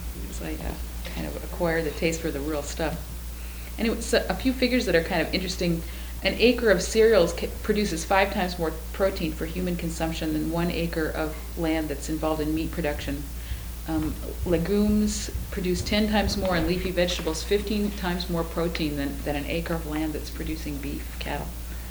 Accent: Nebraska, United States; I grew up in Nebraska, and there's a really extreme groundwater contamination problem happening there now

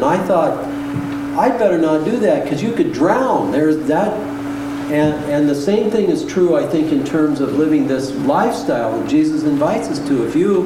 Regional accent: Washington, United States; I grew up over here in Eastern Washington, 6 miles out of, 13 miles out of the town where there was a swimming pool.

